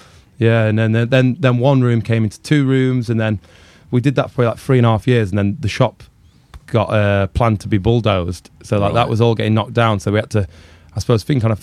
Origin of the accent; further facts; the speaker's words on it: Matlock, East Midlands, United Kingdom; we grew up in Matlock in Derbyshire, so there's like nothing to do.